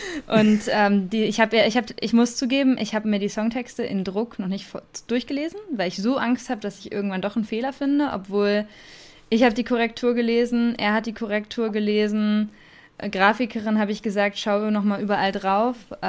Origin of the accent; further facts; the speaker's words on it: Bielefeld, North Rhine-Westphalia, Germany; Und ich wohne in Bielefeld und wir kommen fast alle aus Bielefeld.